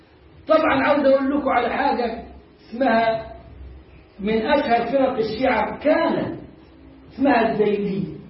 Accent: Egypt; لنعرف إحنا كمصريين ما احتكناش بهم في هذه الفترة

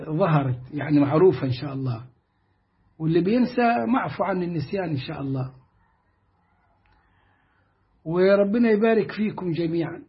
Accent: Sohag Governorate, Egypt; يا عمي بالله إن أنا من سوهاج صعيدي صعيدي الجواني،

